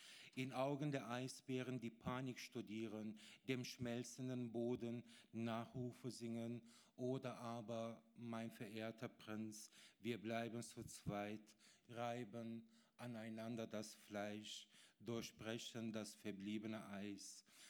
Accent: Germany; now in Austria; komme aus Deutschland, habe aber ein paar Worte an die Politik hier in Österreich.

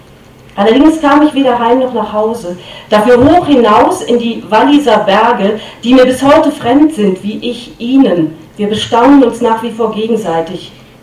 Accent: Lower Saxony, Germany; born there; Ich bin in Niedersachsen geboren, das Sie vielleicht nicht kennen, aber Sie ahnen, dass es dort nicht bergig ist, sondern bestenfalls hügelig.

